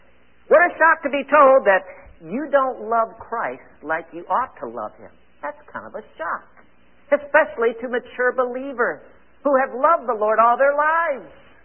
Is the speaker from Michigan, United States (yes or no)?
yes; Michigan, United States; I came home from, I grew up in Michigan, the assembly we were in had children's meetings on Monday evening.